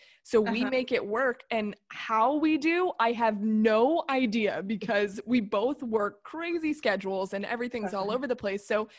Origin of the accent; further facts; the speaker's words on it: Florida, United States; I'm from Florida and my mom this morning, it's 45 degrees and she's like freaking out